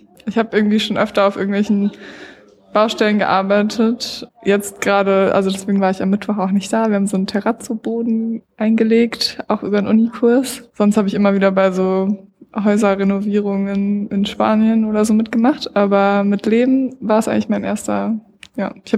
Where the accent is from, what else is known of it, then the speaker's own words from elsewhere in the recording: Berlin, Germany; now in Weimar, Germany; jetzt gerade wohne ich in Weimar und studiere Architektur. Sonst komme ich aus Berlin.